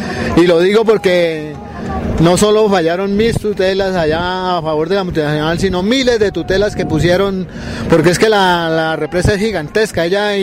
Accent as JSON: {"language": "Spanish", "country": "Colombia", "said": "los derechos de uno como ciudadano colombiano"}